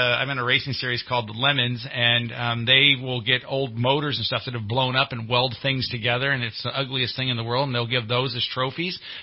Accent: United States; I am a conservative. I am a taxpayer. Believe me, I pay a lot of taxes. I am an American, and I'm informed.

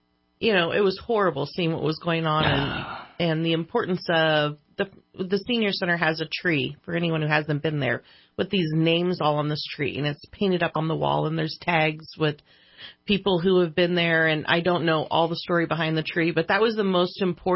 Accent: Anderson, California, United States; And growing up in Anderson, that's where my heart and my passion. I love doing stuff in Shasta County.

